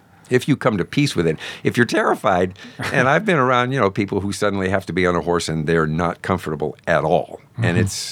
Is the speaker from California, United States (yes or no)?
yes; California, United States; But I'm born and raised in California, mm-hmm. so that's as far west as you can get, unless you're talking Hawaii.